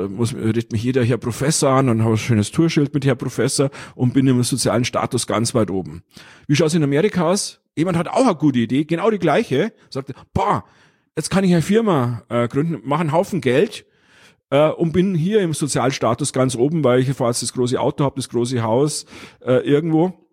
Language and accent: German; Bavaria, Germany; Ich bin auch Europäer, ich bin Bayer